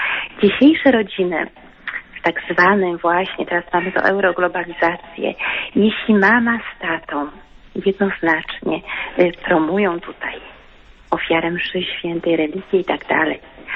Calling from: Gdańsk, Pomeranian Voivodeship, Poland; z Gdańska, mam dzieci już w takim wieku dorosłym

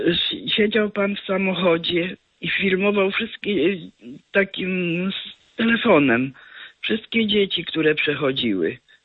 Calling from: Nysa, Opole Voivodeship, Poland; Ja z Nysy dzwonię.

